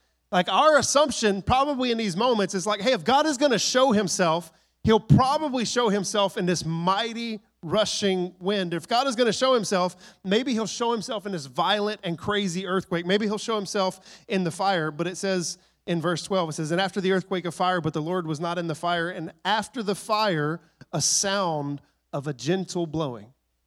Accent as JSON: {"language": "English", "region": "Texas", "country": "United States", "said": "Now, I'm from Texas. I would pronounce that bad."}